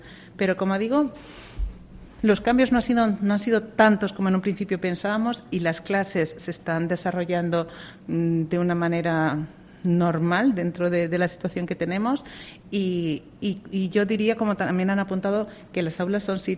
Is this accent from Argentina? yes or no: no; Ciudad Real, Castilla-La Mancha, Spain; todos los castellano-manchegos, yo lo soy de Ciudad Real